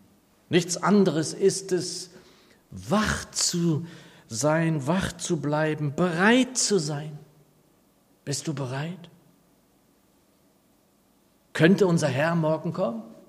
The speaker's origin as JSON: {"language": "German", "town": "Northeim", "region": "Lower Saxony", "country": "Germany", "tie": "born or raised there", "said": "Ich bin ja in den 1960er Jahren in meiner Heimatstadt Northeim aufgewachsen, in Südniedersachsen."}